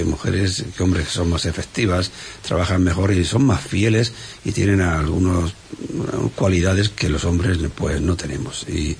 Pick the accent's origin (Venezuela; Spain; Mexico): Spain; los propios que somos de aquí de España